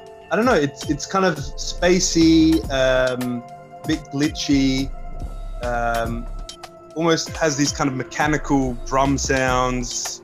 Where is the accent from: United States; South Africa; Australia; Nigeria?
Australia; Adelaide, South Australia; growing up in Adelaide, there was there's definitely a feeling of being trapped